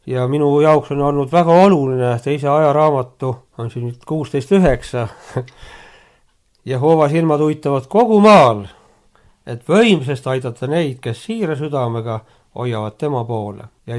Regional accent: Hiiu County, Estonia; sest ta teadas, et mina olen Hiiumaalt.

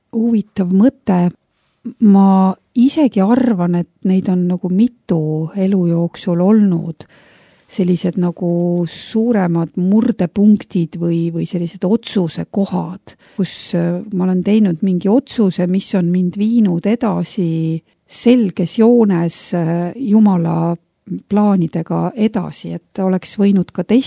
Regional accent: Viljandi, Viljandi County, Estonia; born there; also born or lived in Tartu / Israel; now in Tallinn, Estonia; Ma olen sündinud Viljandis ja olen elanud ka üle 10 aasta Tartus, vahepeal mõned aastad Iisraelis ja siis nüüd juba ka päris palju aastaid Tallinnas

